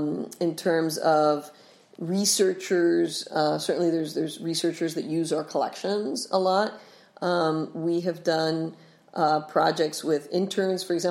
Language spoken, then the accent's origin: English; Puerto Rico; now in United States; I'm an adopted Rhode Islander, right? I grew up in Puerto Rico. I moved here 28 years ago